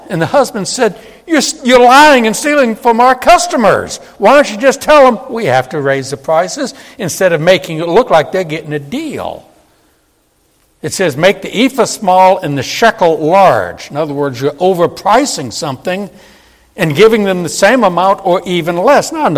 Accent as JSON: {"language": "English", "town": "New Orleans", "region": "Louisiana", "country": "United States", "tie": "born or raised there", "said": "I grew up in New Orleans. They had something down there, I don't know about up here, but it was called Blue Laws."}